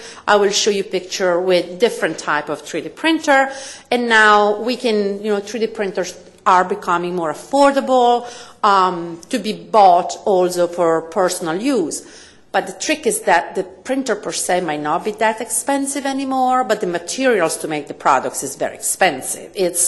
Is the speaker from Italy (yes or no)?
yes; Italy; I'm from Italy